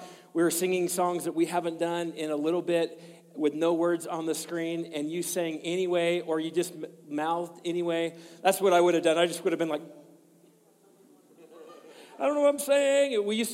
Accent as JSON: {"language": "English", "region": "Pacific Northwest", "country": "United States", "said": "even though I'm not from the South. I'm from the Northwest."}